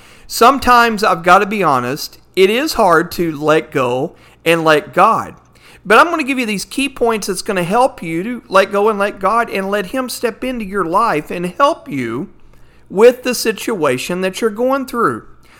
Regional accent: Fort Worth, Texas, United States; I'm a native Fort Worthian. I'm a Texan, okay? So we call them Coca-Colas

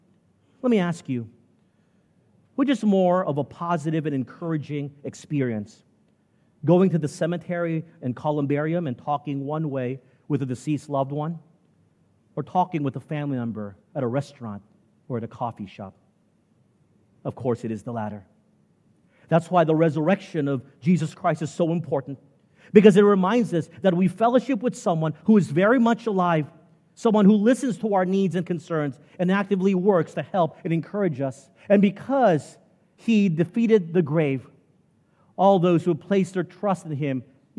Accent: Texas, United States; But since I grew up in Texas, I was exposed to all types of food cuisines.

